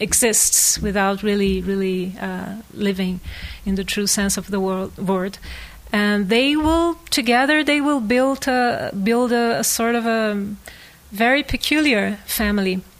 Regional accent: Rio de Janeiro, Brazil; English is a second language; now in Colorado, United States; And the first impressions that I'm from Rio and I came to live in Colorado, so I had not the same experience

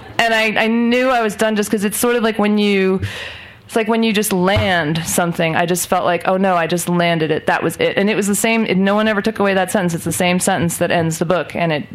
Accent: India; But because I'm Indian, it took me until I was 28 to actually say that I was a writer.

